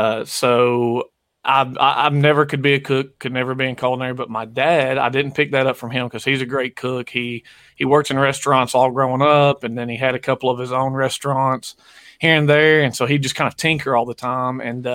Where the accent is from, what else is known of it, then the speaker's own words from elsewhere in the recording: Glasgow, Kentucky, United States; so I'm from Kentucky, in small town Glasgow, Kentucky.